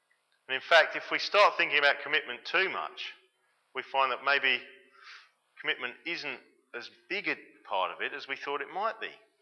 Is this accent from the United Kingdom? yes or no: yes; England, United Kingdom; I'm English and you can't take that out of me, I don't think.